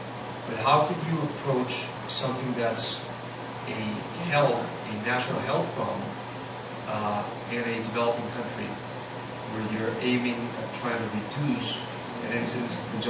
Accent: Colombia; I come from Colombia, right. South America

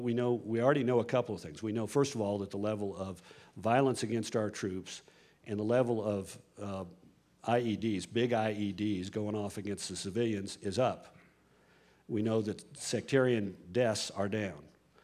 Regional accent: Kokomo, Colorado, United States; also born or lived in Denver; I was born in Denver, and the first place I ever lived is about 20 miles away from here, it's no longer here. It's Kokomo, Colorado.

